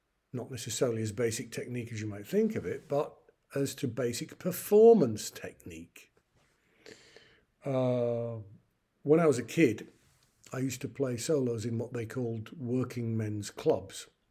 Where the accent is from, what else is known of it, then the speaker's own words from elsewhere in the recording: York, Yorkshire and the Humber, United Kingdom; I come from a chocolate city. I come from York, home of Kit Kat